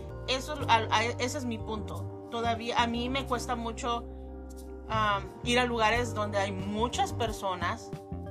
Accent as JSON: {"language": "Spanish", "country": "El Salvador", "said": "cuando estuve en El Salvador, yo soy del Salvador, cuando estuve en El Salvador no me dio absolutamente nada."}